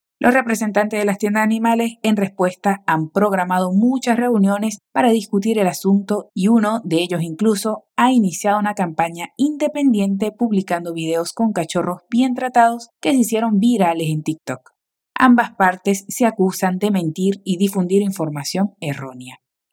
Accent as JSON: {"language": "Spanish", "country": "Venezuela", "said": "tu profe venezolana."}